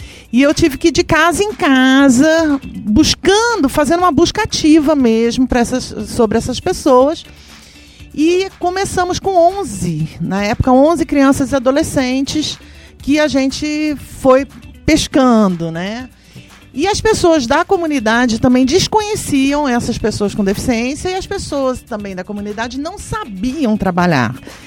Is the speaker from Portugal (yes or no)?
no; Rio de Janeiro, Brazil; now in São Vicente de Minas, Brazil; Que eu saí do Rio de Janeiro, eu sou carioca, e vim para São Vicente de Minas.